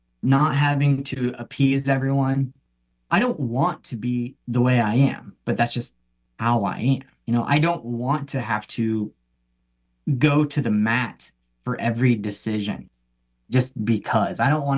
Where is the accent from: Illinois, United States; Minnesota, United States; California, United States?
Illinois, United States; I'm from Southern Illinois, and the town I grew up in is 1,200 people.